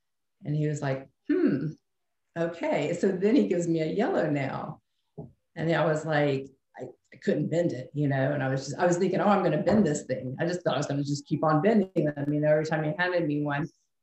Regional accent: Montana, United States; I'm from Montana originally.

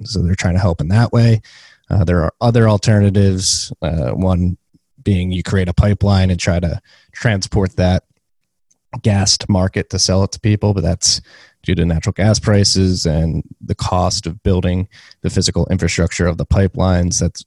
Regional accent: United States; And then as an American, I think it's important because I believe that Bitcoin will be a very crucial and important technology

